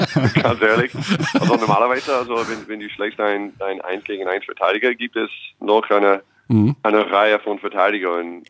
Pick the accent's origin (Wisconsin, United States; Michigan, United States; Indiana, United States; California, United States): California, United States; Los Angeles; German is a second language; also born or lived in Long Beach; now in Braunschweig, Germany; Eigentlich bin ich in Los Angeles aufgewachsen